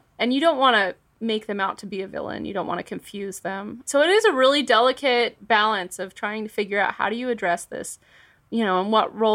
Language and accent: English; Denver, Colorado, United States; now in New York, United States; I came from Denver, but I've been here for 9 years